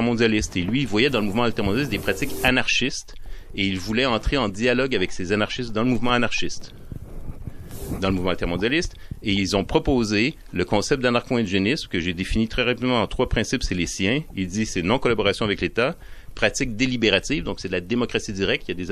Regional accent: Quebec, Canada; accent: Quebec French; c'est vrai que je parle vite et j'ai un accent québécois

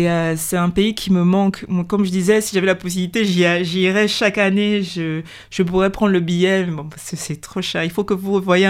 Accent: Gabon; c'est à nous de dire que nous, on est des Gabonais à part entière. Et quel que soit ce qui est dit, ce qui est mis en place, on fait partie du Gabon.

